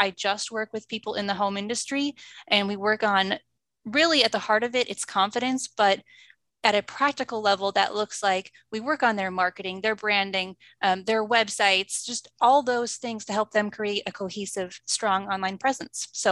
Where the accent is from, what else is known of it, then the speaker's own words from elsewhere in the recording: Wisconsin, United States; So I am from Wisconsin. I still live in Wisconsin.